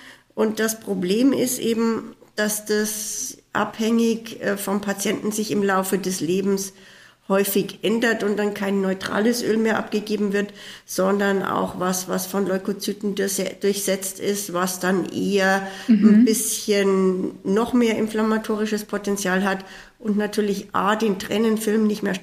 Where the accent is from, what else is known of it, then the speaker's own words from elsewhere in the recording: Bavaria, Germany; Also erstens, wie Sie ja gesagt haben, komme ich aus dem Chiemgau.